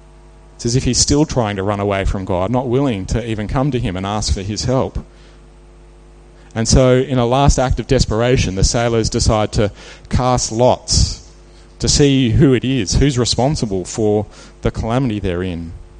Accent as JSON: {"language": "English", "region": "Queensland", "country": "Australia", "tie": "born or raised there", "said": "Some of you might know I grew up in Queensland"}